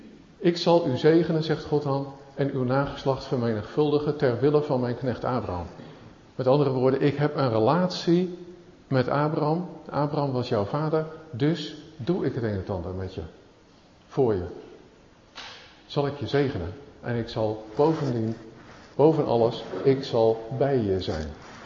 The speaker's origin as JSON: {"language": "Dutch", "town": "Zoetermeer", "region": "South Holland", "country": "Netherlands", "said": "ik kom uit Zoetermeer, zoals ook op de site staat."}